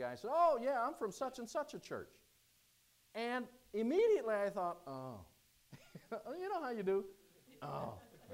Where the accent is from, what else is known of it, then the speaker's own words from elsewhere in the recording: Whitsitt, Pennsylvania, United States; And many times people would ask me, hey … where are you from? I'd say, Whitsitt, Pennsylvania.